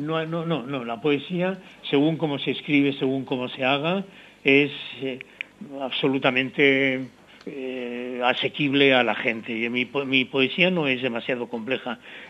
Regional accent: Aragon, Spain; Si no pensara en Aragón y en mi tierra y en mi gente, escribiría en castellano, escribiría en francés o en cualquier otra lengua, ¿no?

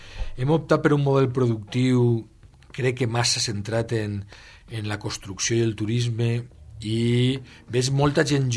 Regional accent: Valencian Community, Spain; a mi el que m'agradaria com a ciutadà valencià és que la meva societat fora millor

